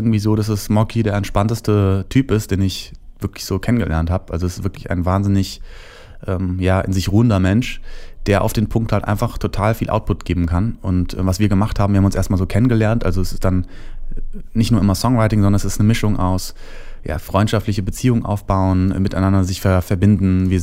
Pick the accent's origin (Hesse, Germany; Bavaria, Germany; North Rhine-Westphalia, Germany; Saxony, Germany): Hesse, Germany; man ist so der kleine Junge aus Hessen, wo ich herkomme